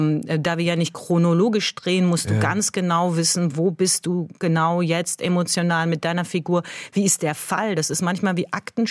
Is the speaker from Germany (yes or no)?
no; Iran; ohne Schleier zu drehen als Iranerin und in der Öffentlichkeit aufzutreten, ist etwas, was Probleme bereitet.